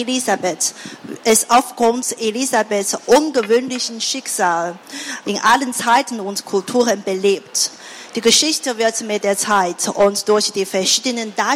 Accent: Hangzhou, Zhejiang, China; ich komme aus Hangzhou, China. Hangzhou liegt in der Nähe von Shanghai und hat über 9 Millionen Einwohner.

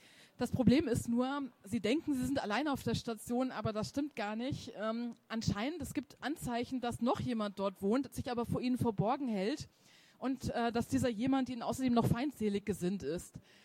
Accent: Bavaria, Germany; wie wir es bei uns in Bayern mit Brennholz macht.

